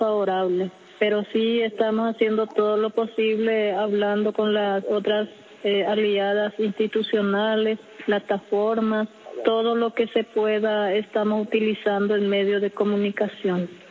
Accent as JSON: {"language": "Spanish", "country": "Paraguay", "said": "Nosotros somos de Paraguay, somos parte de la Conamuri, somos pueblo Com, habitamos acá en territorio chaqueño, a 47 kilómetros de Asunción"}